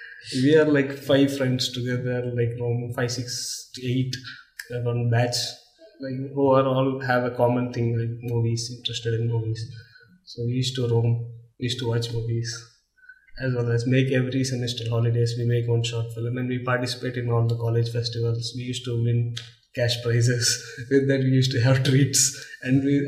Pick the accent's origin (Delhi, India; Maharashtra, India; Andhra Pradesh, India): Andhra Pradesh, India; Visakhapatnam; The origin, it all started because I grew up in Vizag.